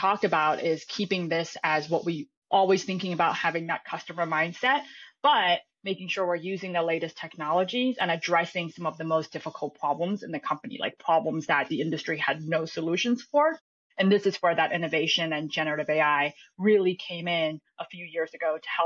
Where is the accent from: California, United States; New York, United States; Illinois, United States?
New York, United States; New York City; English is a second language; also born or lived in Shanghai, China; I grew up in New York City, just going backwards. And originally, I'm from China. I was born in Shanghai, which is one of the largest cities in the world.